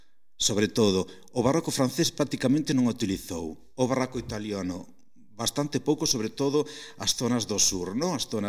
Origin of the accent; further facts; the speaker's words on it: Santiago de Compostela, Galicia, Spain; porque son de aquí, son de Santiago, de toda a vida